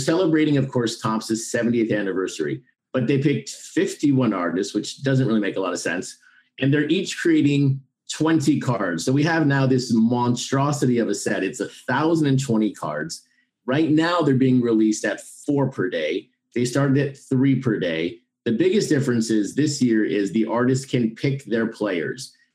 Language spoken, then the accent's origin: English; Texas, United States; growing up in West Texas, the Diablos were the Brewers' AA farm club team.